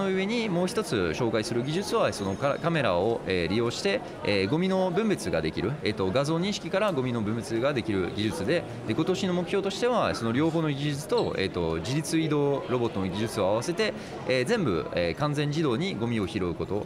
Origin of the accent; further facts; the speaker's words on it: France; Japanese is a second language; now in Japan; フランスから来ました。7年前から、日本に、います。